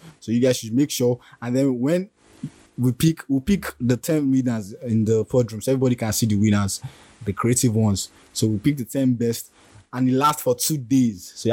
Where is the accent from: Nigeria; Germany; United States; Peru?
Nigeria; As a Nigerian, always ask these following questions.